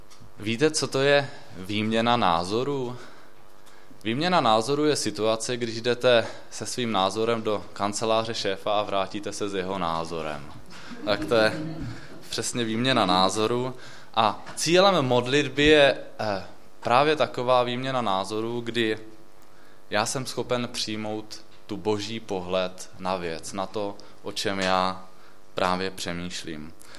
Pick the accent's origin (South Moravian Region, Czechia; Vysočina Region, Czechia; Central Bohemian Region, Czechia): South Moravian Region, Czechia; Brno; moved away as an adult; now in Ostrava, Czechia; Já původně pocházím z Brna, s ženou jsme se stěhovali do Ostravy teďka v srpnu, takže asi před půl rokem